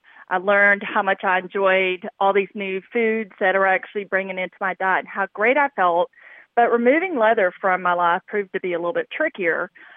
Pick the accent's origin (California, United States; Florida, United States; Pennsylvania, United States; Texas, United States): Texas, United States; Dallas; I grew up right here in Dallas